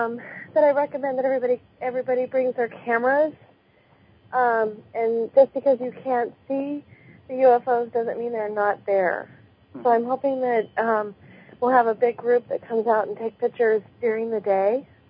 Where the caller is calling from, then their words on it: Washington, United States; I'm calling from Washington State.